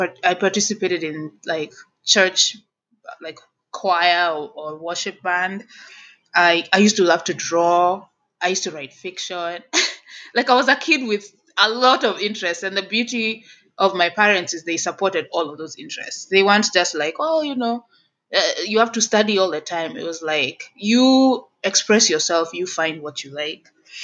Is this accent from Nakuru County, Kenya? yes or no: no; Nairobi, Kenya; moved away as an adult; now in Washington, United States; We can start from right when I was born and raised in Nairobi, and I went to school in Nairobi all throughout up to college.